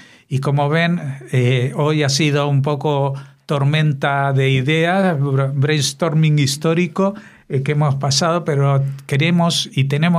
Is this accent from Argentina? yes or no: yes; Argentina; yo, como vengo de Argentina, un poquito recuerdo